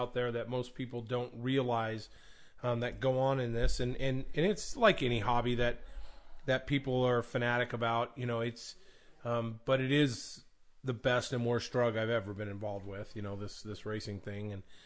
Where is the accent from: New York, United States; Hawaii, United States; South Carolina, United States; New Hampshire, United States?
New Hampshire, United States; We're from New Hampshire.